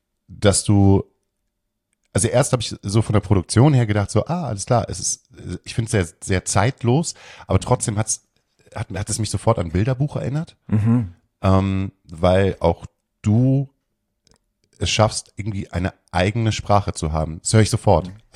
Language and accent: German; Hamburg, Germany; als Hamburger hat man mal so diese Arroganz des Hamburgers, der so auf Bremen runterguckt